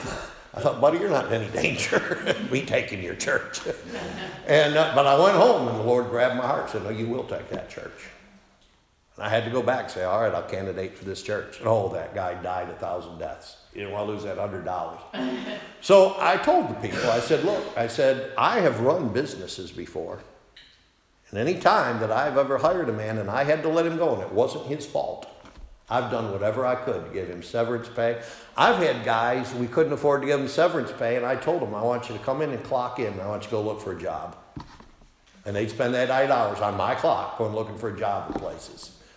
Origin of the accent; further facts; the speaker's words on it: Machias, New York, United States; I grew up in Machias, New York, and my mother was the librarian there at one time.